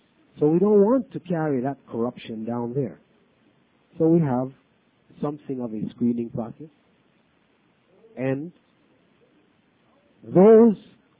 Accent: Belize; in the sense that I am from Belize and I'm trying to get everybody to come back with me to Belize, because I'm not.

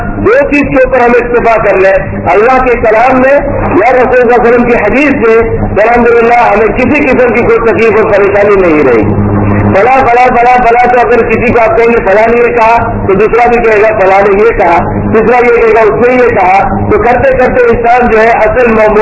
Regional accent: India; اور افسوس کی بات ہے جو میرا تعلق ایک ہندوستان سے ہے

